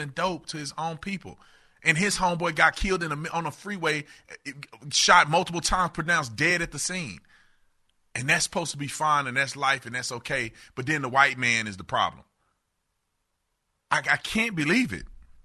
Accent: Fort Worth, Texas, United States; When I was growing up in Fort Worth, town center used to be all black mall.

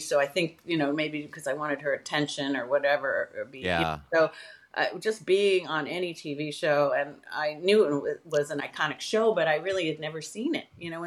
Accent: New York, United States; as a weird kid growing up on Long Island where I was very funny looking and my sister was the gorgeous funny one and I was like the quiet one

